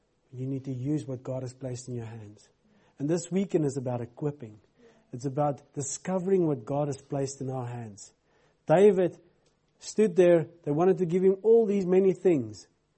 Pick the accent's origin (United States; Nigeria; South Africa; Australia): South Africa; first language Afrikaans; English is a second language; I couldn't even read Afrikaans. What about English? Afrikaans is my native tongue.